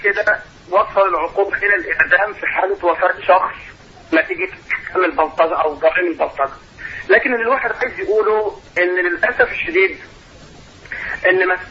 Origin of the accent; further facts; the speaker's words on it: Egypt; يعني زي ما نقول إحنا تعبنا كمصريين ماشي جنب الحيط